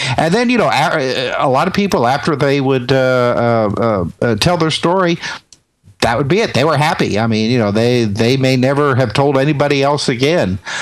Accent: Indiana, United States; I mean, I was more interested in, growing up in Indiana, you know, I mean, as a race capital of the country.

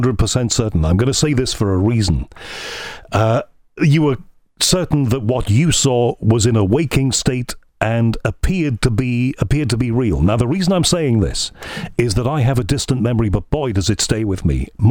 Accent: Liverpool, North West England, United Kingdom; born there; I was born in Liverpool. North Wales was quite near.

